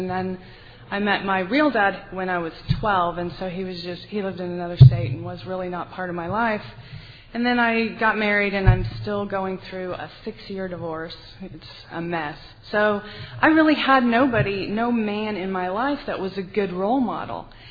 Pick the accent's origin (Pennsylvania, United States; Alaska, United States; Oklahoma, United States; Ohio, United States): Oklahoma, United States; Oklahoma City; I thought you might need a woman up here. I'm from Oklahoma City, and there's a lot of people here from Oklahoma City as well.